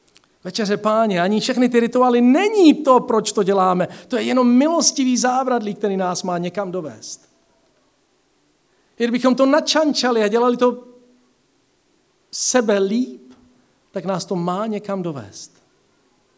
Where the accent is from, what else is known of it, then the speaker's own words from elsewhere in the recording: Central Bohemian Region, Czechia; Pocházím od Berounky, žiju v záplavovém pásmu a když přijde povodeň, nic neodolá.